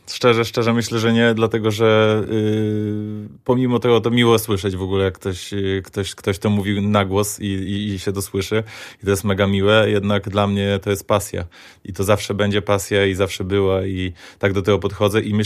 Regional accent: Lublin, Lublin Voivodeship, Poland; Jestem z Lublina, pochodzę z Lublina. Urodziłem się tutaj, to moje miasto. I pomimo, że już tu nie mieszkam i podróżuję

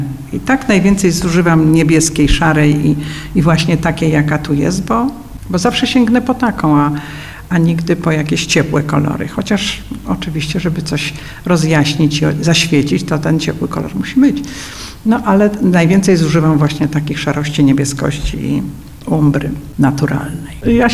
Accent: Lublin, Lublin Voivodeship, Poland; Jestem rodowitą lublinianką z dziada, pradziada. Moi dziadkowie, pradziadowie, wszyscy w centrum Lublina mieszkali i ja się wychowywałam na takim podwórku

